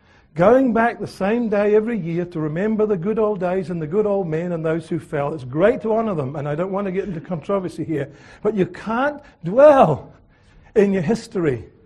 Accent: Edinburgh, Scotland, United Kingdom; now in New Zealand; because I was born and bred in Edinburgh, okay, in Scotland.

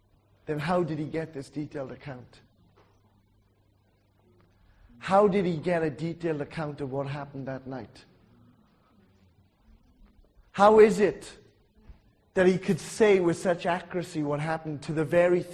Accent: Wales, United Kingdom; I'm just a Welshman from a little little town in the valleys.

